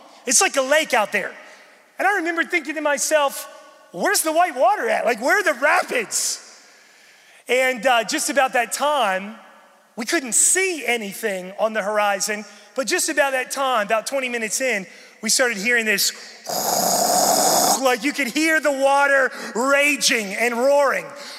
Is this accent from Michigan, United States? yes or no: no; West Virginia, United States; I'm from West Virginia, wild and wonderful West Virginia.